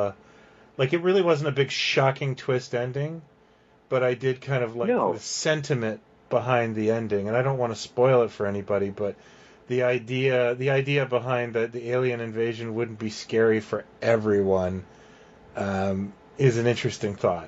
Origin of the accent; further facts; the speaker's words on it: Toronto, Ontario, Canada; I grew up in Toronto in the 1980s